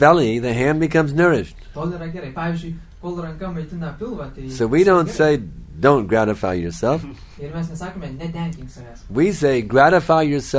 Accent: United States; But I tell you, I'm from America, and so there is such a place.

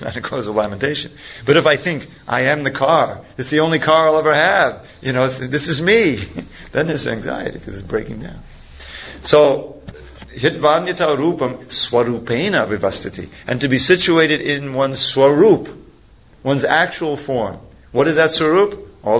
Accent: New York City, New York, United States; Because I grew up in New York, so sometimes in the summer it gets very hot and muggy in New York City, you know.

